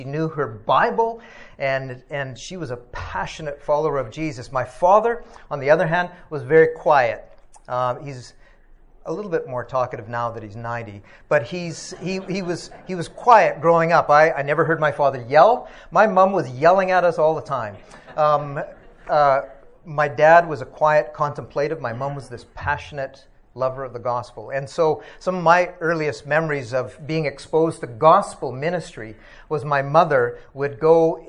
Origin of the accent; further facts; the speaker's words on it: Saskatchewan, Canada; But I was born and raised in Saskatchewan.